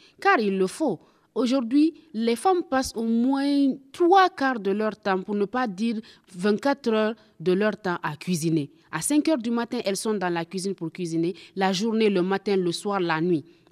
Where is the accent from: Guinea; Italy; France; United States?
Guinea; chez nous, en Guinée